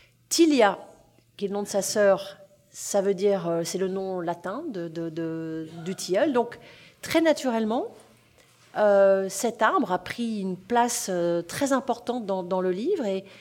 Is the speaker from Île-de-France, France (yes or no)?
yes; Paris, Île-de-France, France; Mais c'est vrai que je suis parisienne